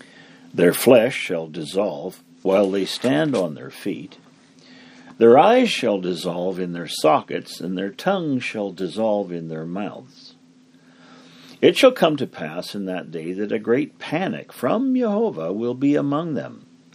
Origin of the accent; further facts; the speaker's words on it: the Prairies, Canada; at least in the part of the world I grew up in here on the Canadian prairies